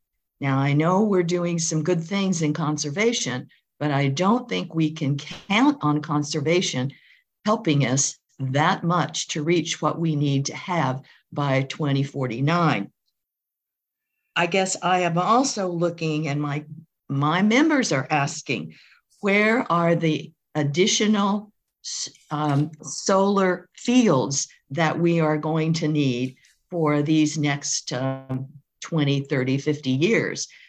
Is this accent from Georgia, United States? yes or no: no; Edmonds, Washington, United States; from Edmonds.